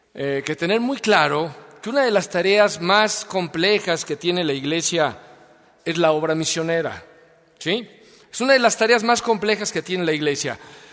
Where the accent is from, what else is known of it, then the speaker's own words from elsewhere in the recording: Mexico; Nosotros somos mexicanos, vivimos en México, nos conocemos, hablamos español.